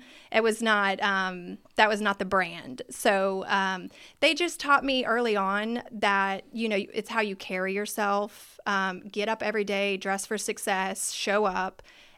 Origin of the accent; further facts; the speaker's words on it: Savannah, Georgia, United States; So I am from Savannah, Georgia. I went to Savannah College of Art and Design.